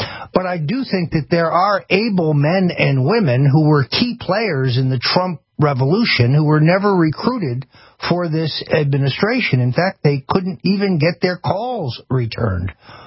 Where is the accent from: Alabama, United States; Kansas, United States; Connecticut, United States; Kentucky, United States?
Connecticut, United States; I'm going to start with Dave from my home state of Connecticut, the Nutmeg State.